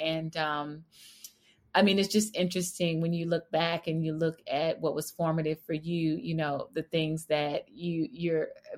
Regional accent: Fort Worth, Texas, United States; Like I grew up in Fort Worth, Texas, which, you know, on screen, it probably feels like a country town, but it's actually the 13th largest, biggest city in the U.S.

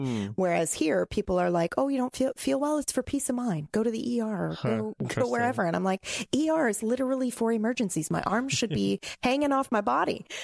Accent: Japan; moved away as an adult; also born or lived in United States; now in Canada; Well, I grew up in Japan, but then I moved to the U.S. for the most of my young adult life.

